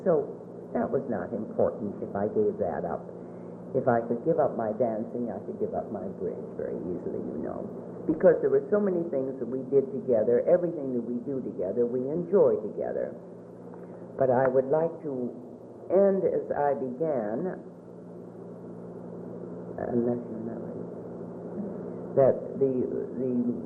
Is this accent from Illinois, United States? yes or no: yes; Chicago, Illinois, United States; Now, I came from Chicago with three brothers, and knew nothing about baseball, which was surprising because we did indulge in many sports.